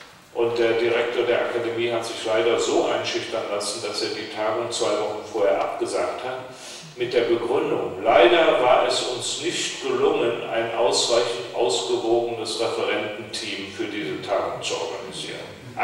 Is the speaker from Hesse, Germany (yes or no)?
no; Cologne, North Rhine-Westphalia, Germany; born there; meiner Geburtsstadt Köln